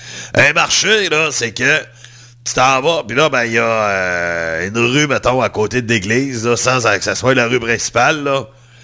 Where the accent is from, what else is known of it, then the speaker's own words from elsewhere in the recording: Quebec City, Quebec, Canada; Moi, je suis né à Québec aussi, puis je suis tout le temps resté à Québec.